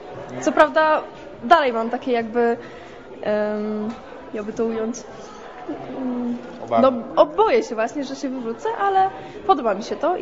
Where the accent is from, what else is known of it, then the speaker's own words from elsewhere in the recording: Wola Rogowska, Lesser Poland, Poland; jestem z Woli Rogowskiej, chodzę do szkoły, do liceum Szczurowej.